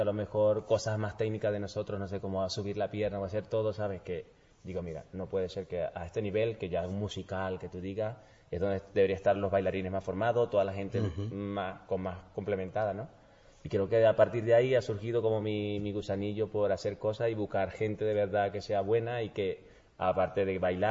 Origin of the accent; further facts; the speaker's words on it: Venezuela; moved away as an adult; now in Spain; soy venezolano, que tengo ya aquí 6 años en España